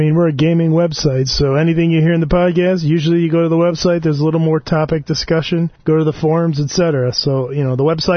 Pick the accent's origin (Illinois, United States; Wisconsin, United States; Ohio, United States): Ohio, United States; Cleveland; which is not easy because we are from Cleveland.